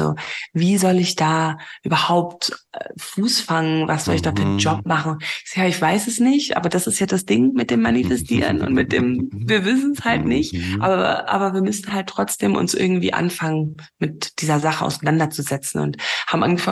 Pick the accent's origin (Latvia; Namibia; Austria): Namibia; ich bin hier tatsächlich in Namibia auch geboren und aufgewachsen und meine Eltern auch und meine Großeltern kamen aus Deutschland von meiner Mamas Seite und mein Vater ist englischer Südafrikaner.